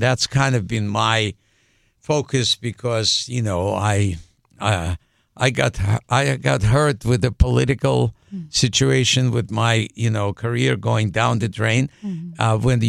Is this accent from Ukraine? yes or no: yes; Ukraine; English is a second language; now in United States; I'm originally from Ukraine.